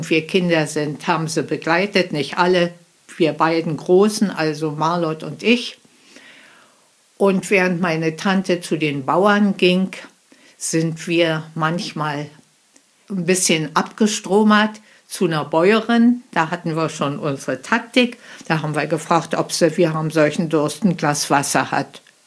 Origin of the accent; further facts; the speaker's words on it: Pomeranian Voivodeship, Poland; moved away; Und haben dann auch sofort unsere Koffer gepackt und wollten zurück nach Pommern. Wir sind ja aus Pommern geflohen oder mussten fliehen.